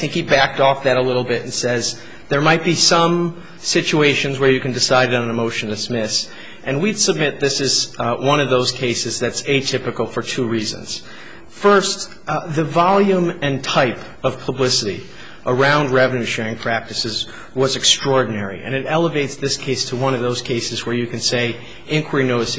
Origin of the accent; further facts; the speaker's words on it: New York, United States; I don't read it. I'm from New York, unfortunately.